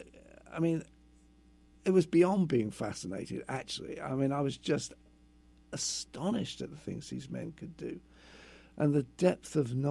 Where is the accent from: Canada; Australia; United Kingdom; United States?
United Kingdom; London; But being an Englishman from London was just strange enough to get me through the door.